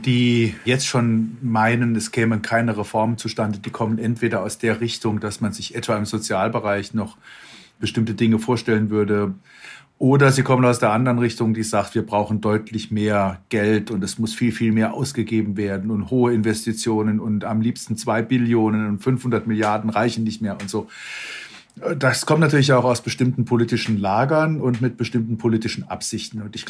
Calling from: Cologne, North Rhine-Westphalia, Germany; Ich bin aus Köln zugeschaltet, also aus dem direkten Rivalen Düsseldorfs.

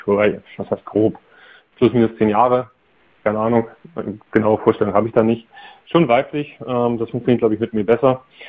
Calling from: Hamburg, Germany; Ich komme aus Hamburg

